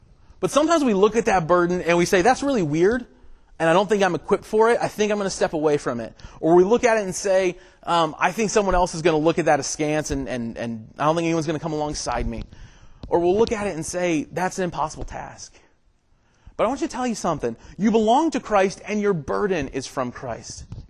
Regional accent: Ohio, United States; moved away as an adult; also born or lived in Georgia; So I grew up in Ohio, born and raised in Ohio, got to Georgia for college because Georgia was the South

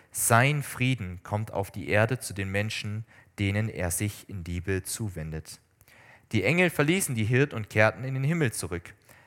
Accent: Baden-Württemberg, Germany; da ist einfach die Welt noch in Ordnung, so wie bei uns im Schwarzwald vielleicht.

